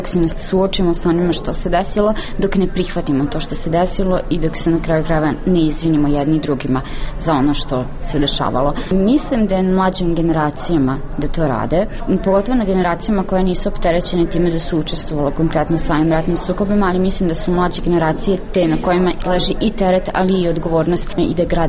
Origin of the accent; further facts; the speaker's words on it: Serbia; now in Bosnia and Herzegovina; Meni koja dolazim iz Srbije, koja pratim vesti što se dešava, ali ipak ne živim ovdje